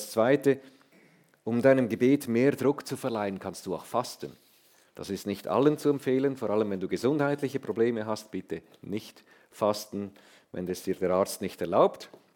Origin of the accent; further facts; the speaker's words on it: Zofingen, Aargau, Switzerland; Ja, also ich bin in Zofingen aufgewachsen, nicht weit von hier.